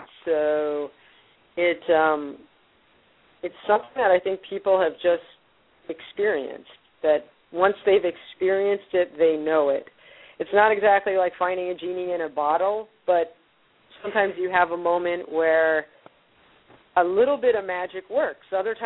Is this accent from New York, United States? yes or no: yes; New York, United States; my experience in the 60s growing up in New York at Sheep's Meadow